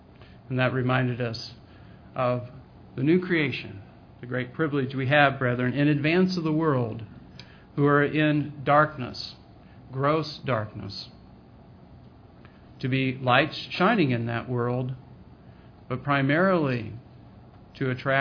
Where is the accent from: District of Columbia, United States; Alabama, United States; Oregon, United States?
Oregon, United States; Well, I grew up in Oregon. No fireflies. In fact, as I understand it, none west of the Rockies. No varieties of fireflies. So I never saw them until I moved out here.